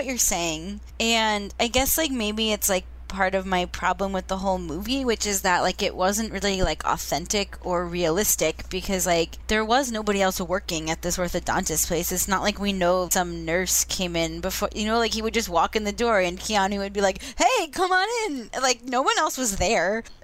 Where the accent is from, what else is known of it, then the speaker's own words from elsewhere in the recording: Vermont, United States; Well, I'm from Vermont, so I know what it is.